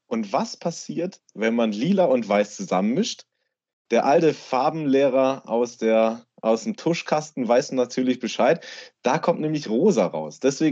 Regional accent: Hamburg, Germany; Bei uns in Hamburg kommt nämlich der Weihnachtsmann und nicht das Christkind.

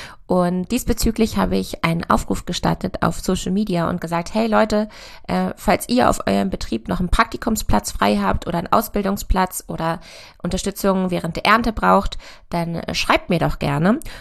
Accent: Hanover, Lower Saxony, Germany; ich komme aus Hannover und bin auf einem konventionellen Ackerbaubetrieb groß geworden.

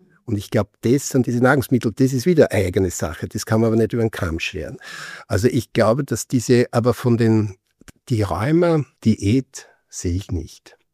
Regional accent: Lower Austria, Austria; Ja, das gibt es in der Wachau. Ich komme aus der Wachau

